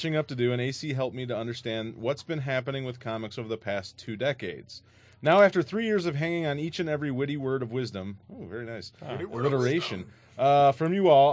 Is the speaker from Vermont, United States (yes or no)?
no; Florida, United States; experience buying a comic was in 1985 at a local comic shop that had just opened a few months earlier in my hometown of Central Florida.